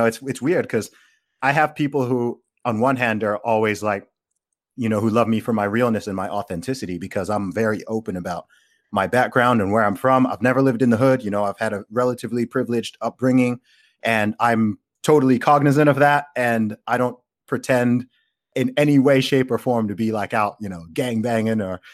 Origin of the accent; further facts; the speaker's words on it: Saudi Arabia; accent: between American and British; now in United Kingdom; yeah, I grew up in Saudi Arabia. I went to an American school. Yeah, so my accent, as you can probably hear, it's somewhere between American and British.